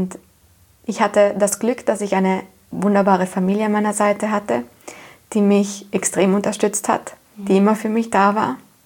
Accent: Trentino-Alto Adige, Italy; ich komme aus Südtirol, aus Italien und da, wo ich herkomme, ist es ein schönes Städtchen, es ist alles sehr idyllisch

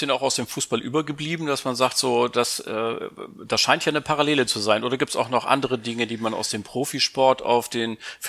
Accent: Bremen, Germany; denn ich bin in meiner Heimat- und Geburtsstadt Bremen heute.

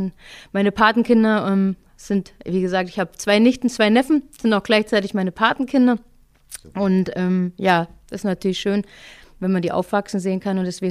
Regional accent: Kaufungen, Hesse, Germany; Nee, ich bin direkt in Kassel geboren. Bin da halt aufgewachsen, östlich von Kassel, in Kaufungen

